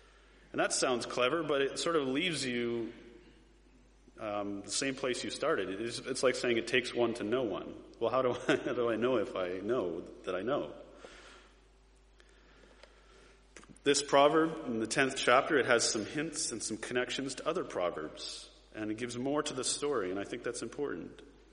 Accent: Canada; Now, I'm Canadian, so I'm with you in the whole parliamentary system.

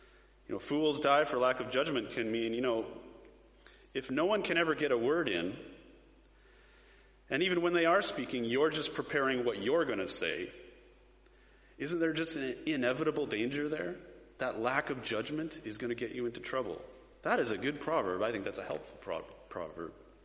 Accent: Canada; Now, I'm Canadian, so I'm with you in the whole parliamentary system.

